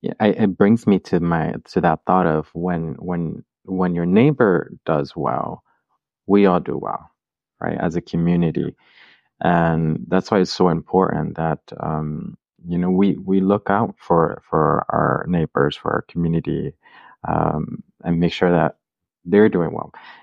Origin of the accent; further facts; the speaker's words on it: Puerto Rico; I'm from Puerto Rico